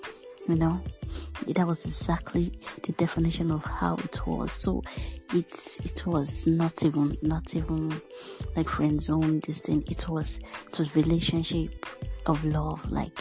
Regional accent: Kogi, Nigeria; So I'm from Kogi State.

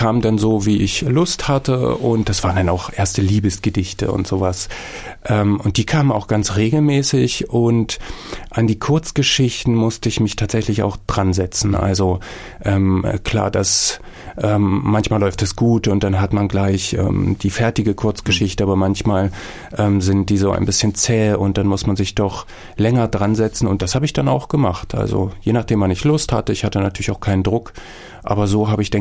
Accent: Magdeburg, Saxony-Anhalt, Germany; born there; moved away as an adult; now in Erfurt, Germany; Ich lebe seit 2005 in Erfurt, bin fürs Studium hierher gekommen, aber gebürtig komme ich aus Magdeburg.

